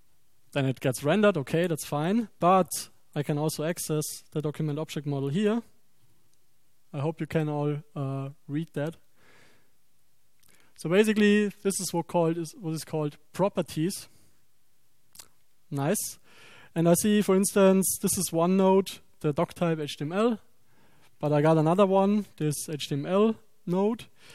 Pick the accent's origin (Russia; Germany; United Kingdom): Germany; Regensburg, Bavaria; I'm from Regensburg, Germany.